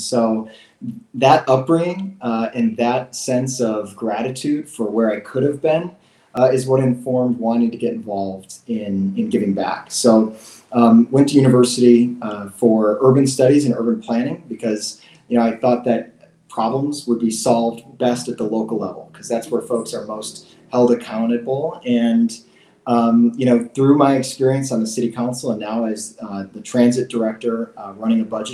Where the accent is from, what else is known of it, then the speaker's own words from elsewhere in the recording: Racine, Wisconsin, United States; we can't give up on places that I grew up in here in Racine